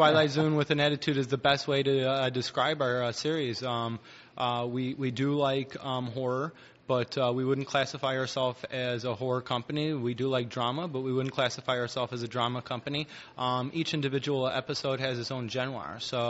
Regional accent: Malibu, California, United States; also born or lived in Chicago, United States; Well, I was born in Chicago. I moved out to California. I was raised in Malibu, California.

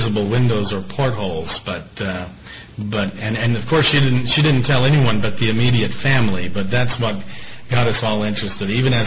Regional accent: Georgia, United States; also born or lived in Landstuhl, Germany; And grew up moving really all over the states, but mainly stayed in Georgia.

